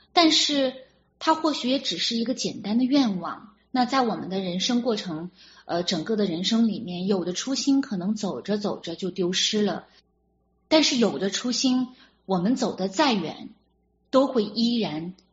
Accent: Qiqihar, Heilongjiang, China; 劳动湖就是我家乡一个非常著名的景点，我想齐齐哈尔人都知道。我从小父母就带我去那个湖边玩耍。

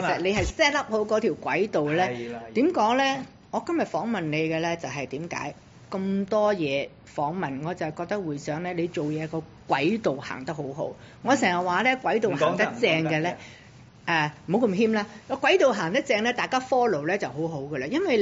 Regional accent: China; 因為我哋中國人咧，真係比較咧嗰個家庭觀念

